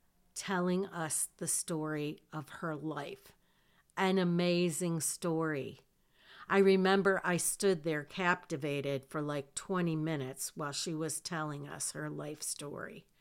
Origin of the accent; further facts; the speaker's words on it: Michigan, United States; And we told her we were from Michigan.